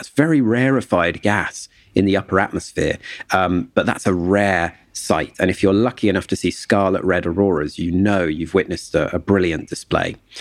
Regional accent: Scotland, United Kingdom; I actually grew up for a part of my young life in a sort of unconnected fashion in the north of Inverness.

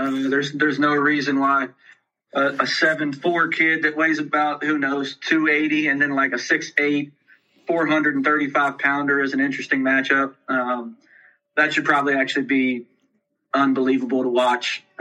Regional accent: Hedgesville, West Virginia, United States; Dr. Williams, I'm from Hedgesville, West Virginia.

